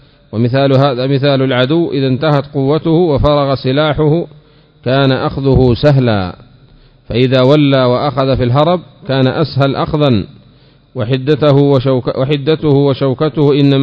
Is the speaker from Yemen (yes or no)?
yes; Yemen; وهذا عندنا في اليمن قليل ضعيف